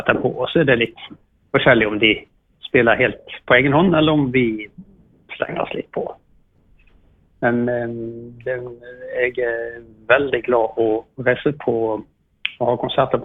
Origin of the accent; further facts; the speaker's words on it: Bergen, Vestland, Norway; det er jo naturlig nok en forskjell på større steder som hjembyen min, Bergen, med ja, knapt 300 000 mennesker